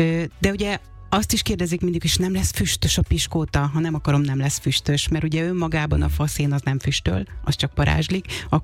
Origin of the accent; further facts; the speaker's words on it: Békés, Hungary; Békés-megyéből származom egyébként, és ott ez egy tradicionális süti.